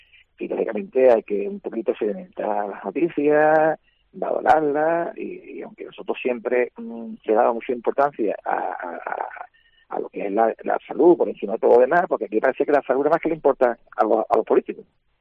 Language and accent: Spanish; Cádiz, Andalusia, Spain; yo como gaditano